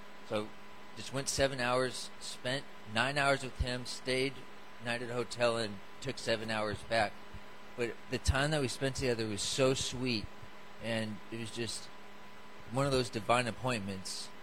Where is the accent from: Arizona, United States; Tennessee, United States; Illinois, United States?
Arizona, United States; Tucson; now in Winfield, United States; But I'm from Winfield, I live in Winfield, Kansas. I'm born and raised in Tucson, Arizona